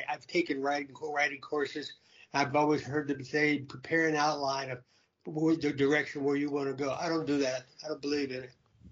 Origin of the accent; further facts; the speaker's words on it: El Paso, Texas, United States; I was a karate student and teacher when I was growing up in El Paso.